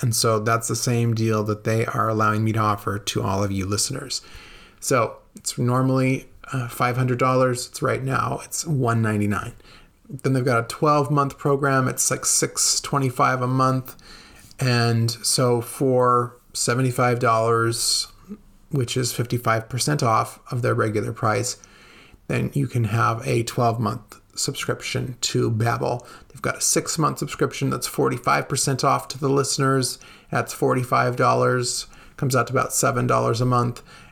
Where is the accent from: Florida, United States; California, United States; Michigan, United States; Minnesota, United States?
California, United States; now in Italy; And I encountered a lot of Chinese people growing up in California. There was a lot of them in New York, and there are surprisingly a lot of them here in Italy.